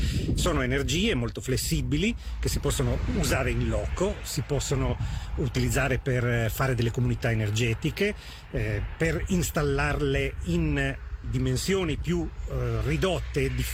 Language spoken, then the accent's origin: Italian; Sardinia, Italy; da sardo, da cittadino che ama la sua terra. Io non posso accettare che la mia patria sia soggetta a questo pericolo estremo.